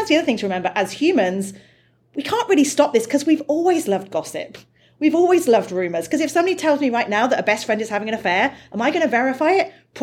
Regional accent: United Kingdom; I'm British, in their pubs

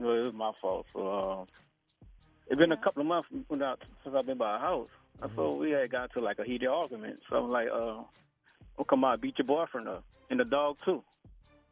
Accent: New Orleans, Louisiana, United States; I'm from New Orleans.

